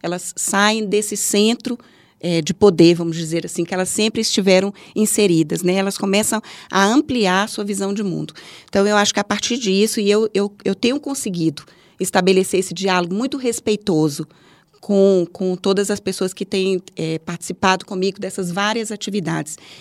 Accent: Vitória da Conquista, Bahia, Brazil; primeiro, eu sou nordestina, né? Eu sou de Vitória da Conquista, como eu disse

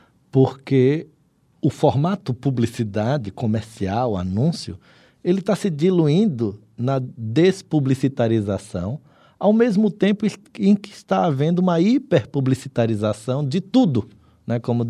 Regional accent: Recife, Pernambuco, Brazil; Eu sou pernambucano, recifense, né?

